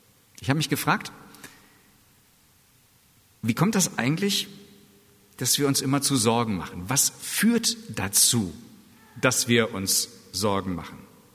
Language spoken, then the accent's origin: German; Germany; Ich bin Deutscher. Ich lebe in einem Land, in dem Friede und Wohlstand herrscht.